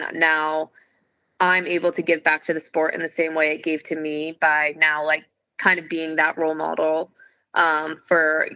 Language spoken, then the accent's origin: English; Cincinnati, Ohio, United States; I grew up in Cincinnati, went to Mount Notre Dame. All of my family's still in Cincinnati.